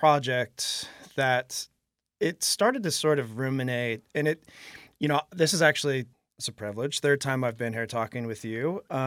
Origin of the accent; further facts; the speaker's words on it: the Ozarks, United States; I grew up in the Ozarks, and some say the buckle of the Bible Belt